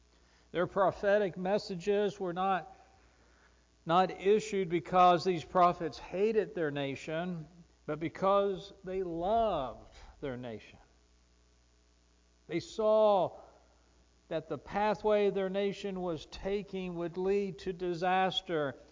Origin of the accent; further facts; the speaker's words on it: United States; born there; I thank God I was born in America.